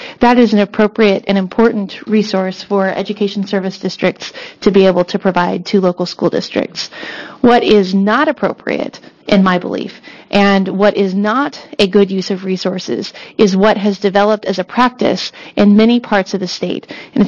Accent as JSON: {"language": "English", "region": "Oregon", "country": "United States", "said": "not from Baker County. I'm from Benton County"}